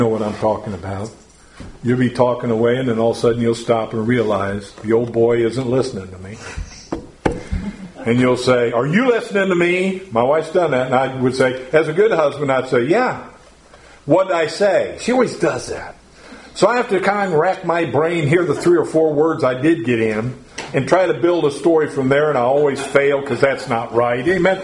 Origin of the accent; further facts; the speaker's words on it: Ohio, United States; I mean, I'm not ruined because of where I grew up either, because I grew up near Cleveland.